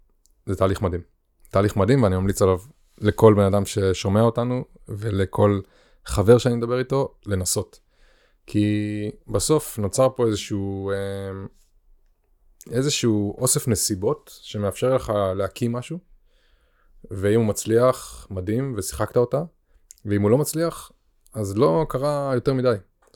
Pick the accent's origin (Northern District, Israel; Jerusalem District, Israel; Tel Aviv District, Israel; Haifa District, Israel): Northern District, Israel; Kiryat Tiv'on; גדלנו ביחד בטבעון